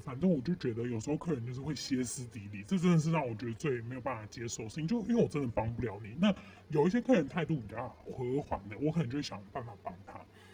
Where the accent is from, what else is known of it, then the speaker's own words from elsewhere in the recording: Taiwan; 你在讲这句话的同时，我也是台湾人，我怎么会瞧不起你？